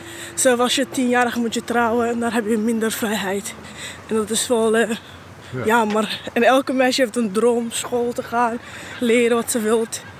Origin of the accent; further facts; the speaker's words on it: Somalia; now in Netherlands; Nee, ik kom uit Somalië.